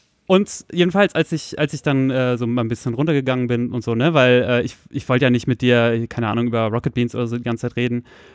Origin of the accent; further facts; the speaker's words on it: Soltau, Lower Saxony, Germany; ich komme aus Soltau raus, kurz vor der Einfahrt zu Wolterdingen.